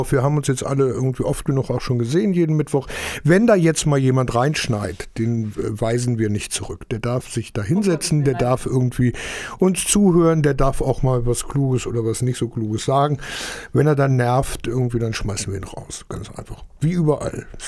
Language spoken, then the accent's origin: German; Rhineland, Germany; Ja, ich bin Rheinländer. Einmal gelernt, nie vergessen.